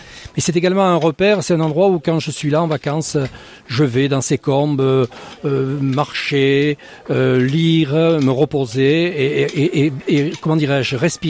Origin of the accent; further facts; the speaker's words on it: Carpentras, Provence-Alpes-Côte d'Azur, France; born there; now in Paris, France; je suis né à Carpentras, devant cette haute montagne. Et je suis parti de Carpentras